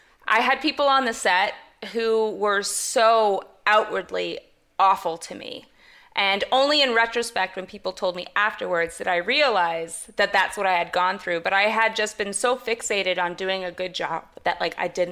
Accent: Canada; I'm Canadian as well

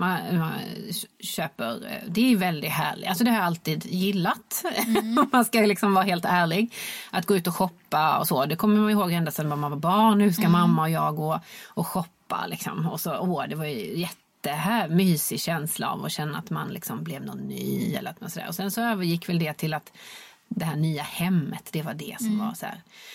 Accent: Ängelholm, Skåne, Sweden; där jag är uppvuxen i Skåne, i Ängelholmstrakten.

